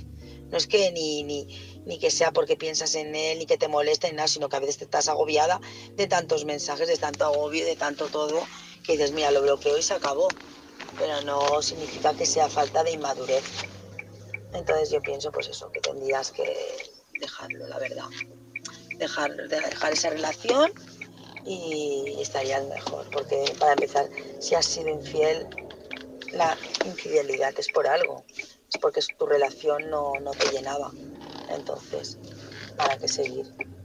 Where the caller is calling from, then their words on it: Barcelona, Catalonia, Spain; Hola, buenas noches.